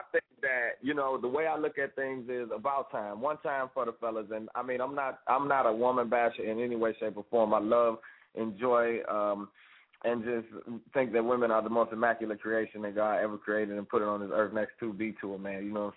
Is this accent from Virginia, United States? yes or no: no; Chicago, Illinois, United States; I'm from Chicago. You know what I'm saying? I've been through some stuff.